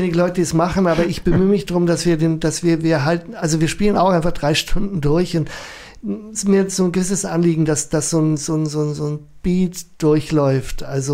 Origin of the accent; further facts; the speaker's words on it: Munich, Bavaria, Germany; ich spreche ja selber kein Dialekt, aber ich bin ein Münchner Kindl.